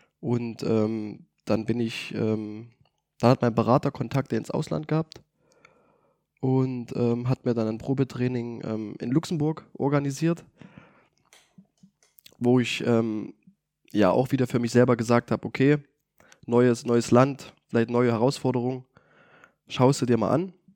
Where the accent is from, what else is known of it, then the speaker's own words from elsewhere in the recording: Greiz, Thuringia, Germany; Und ich komme aus Greiz, ich kenne in Greiz viele Leute